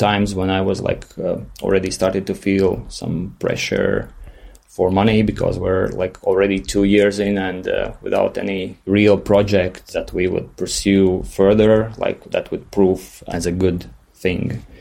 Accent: Valmiera, Vidzeme, Latvia; born there; English is a second language; I was born in Valmiera, which is a small city in Latvia. And Latvia is a small country, like 1.5 million people in Eastern Europe.

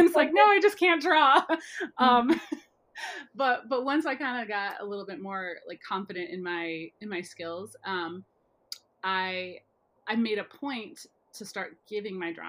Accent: Midwest, United States; especially being like a Midwesterner, right.

